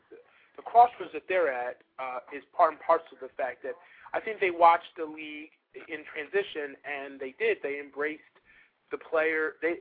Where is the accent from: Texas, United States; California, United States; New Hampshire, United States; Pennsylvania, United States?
Pennsylvania, United States; Philadelphia; We're from Philadelphia. We knew what we had in Allen Iverson.